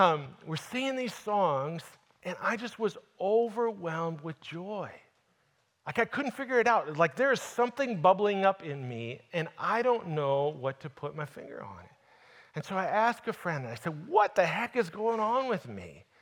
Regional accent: Iowa, United States; I grew up in Northwest Iowa, a little small farming community.

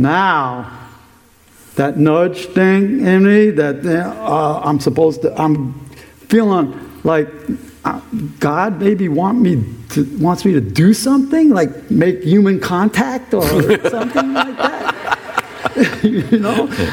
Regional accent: New York City, New York, United States; I'm born and raised in New York City.

